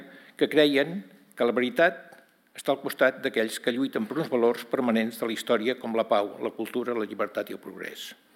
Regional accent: Santa Coloma de Farners, Catalonia, Spain; en el meu poble de Santa Coloma de Farners

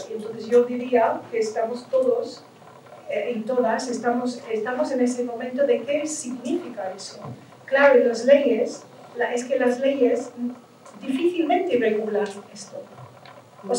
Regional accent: United Kingdom; Spanish is a second language; now in Spain; Yo, claro, yo soy británica. ¿No? Y entonces yo estoy, claro, yo observo la política norteamericana con Trump y luego estoy observando la decadencia de mi propio país y estoy en España

